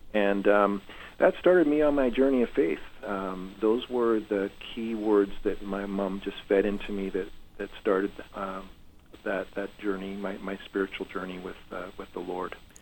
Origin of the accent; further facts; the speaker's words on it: Nigeria; born there; Well, I was born in Nigeria, missionary parents.